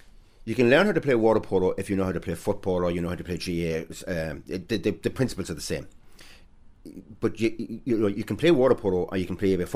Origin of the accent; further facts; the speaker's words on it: The Rocks, New South Wales, Australia; Now, I was from the Rocks, so I could walk to the place.